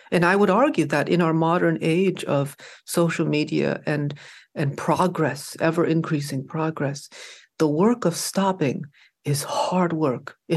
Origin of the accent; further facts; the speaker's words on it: Hartford, Connecticut, United States; I grew up in Hartford, going to the Baptist church, and we saw, every week we heard about Noah's Ark.